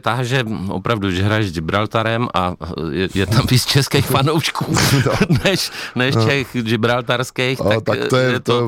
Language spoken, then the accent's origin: Czech; Smetanova Lhota, South Bohemian Region, Czechia; To je strašně příjemný, ne, jako prožít tohle dětství speciálně ve Smetanově Lhotě.